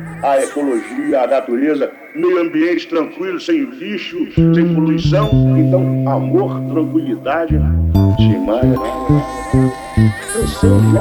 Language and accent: Portuguese; Rio de Janeiro, Brazil; born there; also born or lived in United States; Eu tenho uma paixão pelo Rio de Janeiro, cara. Eu nasci aqui, morei nos Estados Unidos, cara.